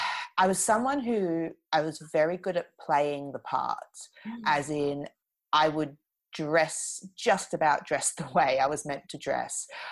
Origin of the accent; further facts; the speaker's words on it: Australia; being an Aussie originally